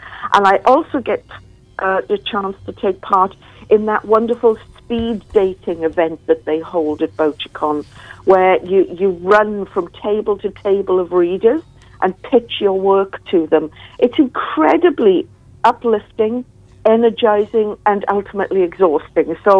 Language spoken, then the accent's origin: English; Wales, United Kingdom; I grew up in Wales, being Welsh.